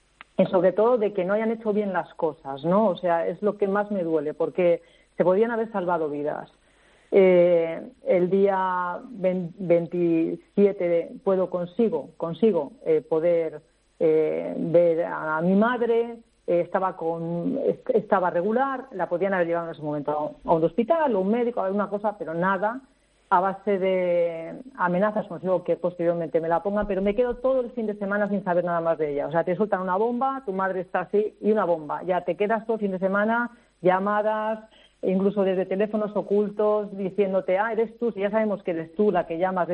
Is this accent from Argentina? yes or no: no; Madrid, Community of Madrid, Spain; now in Valencia, Spain; Yo vivo en Valencia, soy madrileña, pero vivo en Valencia